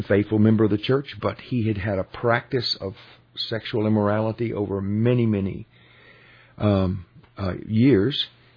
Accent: Texas, United States; I'm from Texas.

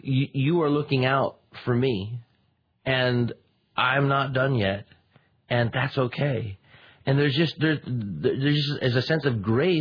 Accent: Scotland, United Kingdom; I'm Scottish.

